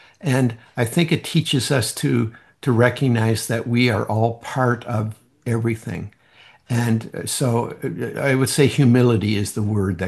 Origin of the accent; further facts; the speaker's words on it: Prince Edward Island, Canada; When I was a kid, I grew up on Prince Edward Island, which is a little island in eastern Canada.